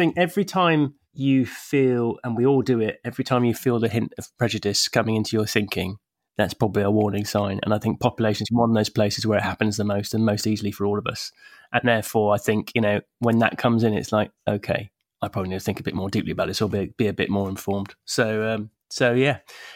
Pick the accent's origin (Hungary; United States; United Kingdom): United Kingdom; England; I'm an English bloke and I feel very attached to English things, you know, like warm pints of beer and fish and chips